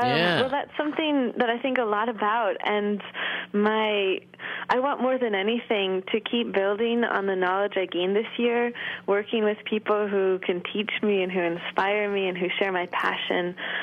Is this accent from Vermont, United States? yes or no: yes; Thetford, Vermont, United States; I'm from Thetford, Vermont.